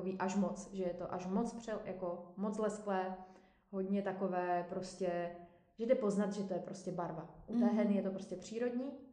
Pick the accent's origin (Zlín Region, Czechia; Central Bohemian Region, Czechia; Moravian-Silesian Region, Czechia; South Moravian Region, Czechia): Zlín Region, Czechia; Zlín; Já jsem ze Zlína, ale působím teďka v Kostelci.